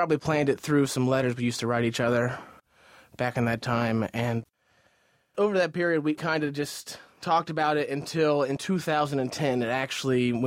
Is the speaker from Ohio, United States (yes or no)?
yes; Ohio, United States; we grew up together in the Pickwa-Sidney area of Ohio.